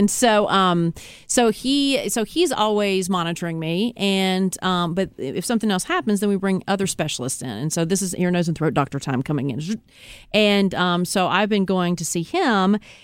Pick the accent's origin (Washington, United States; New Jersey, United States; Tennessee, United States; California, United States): Tennessee, United States; I'm from Tennessee.